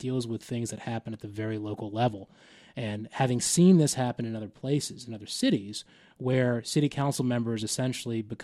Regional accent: Asheville, North Carolina, United States; Sure. You know, I grew up in Asheville. We lived here in the mid-80s.

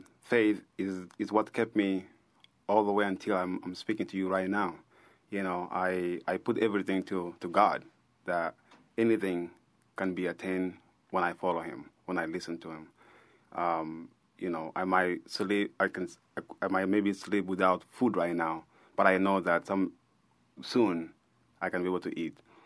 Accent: Sudan; now in United States; But when I came to the United States, I'm no longer … a lost boy of Sudan, but I'm an American.

